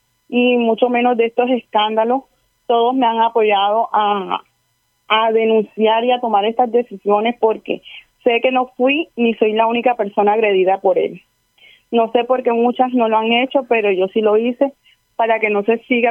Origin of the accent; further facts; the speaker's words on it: Candelaria, Atlántico, Colombia; Soy del municipio de Candelaria Atlántico.